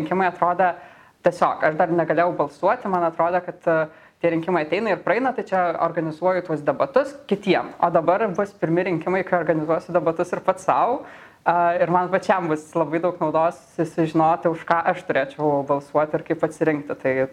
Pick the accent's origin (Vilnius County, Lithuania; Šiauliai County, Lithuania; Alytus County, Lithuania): Vilnius County, Lithuania; Elektrėnai; aš pati esu iš Elektrėnų.